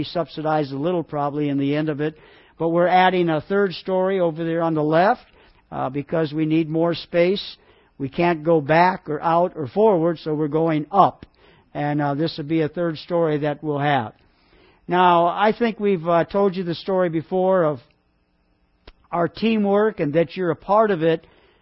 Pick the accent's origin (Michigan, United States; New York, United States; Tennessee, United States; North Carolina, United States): Michigan, United States; Detroit; now in Philippines; And I'm from Detroit, Michigan, and sometimes I'll tell you the truth, I feel safer in the Philippines than I did in Detroit, Michigan.